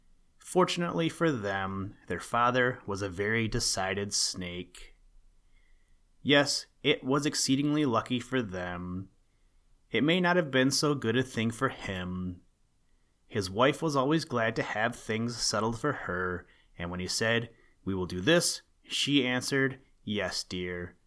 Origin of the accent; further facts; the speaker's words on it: Michigan, United States; from the great state of Michigan. I'm sure I'm not the only one, but I do like to meet people from my home state, my hometown, my home school, or my home whatever.